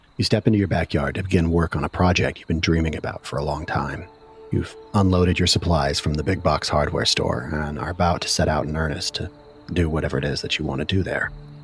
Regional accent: Portland, Oregon, United States; That's my part of town. I rarely traveled south of Burnside until I got a little older

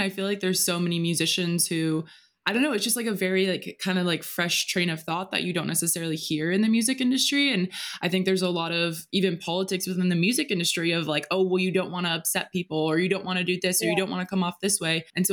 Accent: United States; for us, like, growing up in America, it just feels like there's so many rules of what, like, what you can and can't do.

